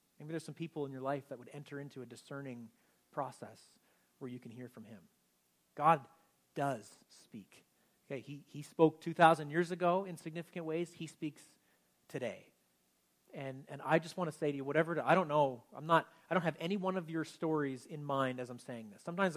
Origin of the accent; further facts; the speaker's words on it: the Maritimes, Canada; Like, we're from the Maritimes, right?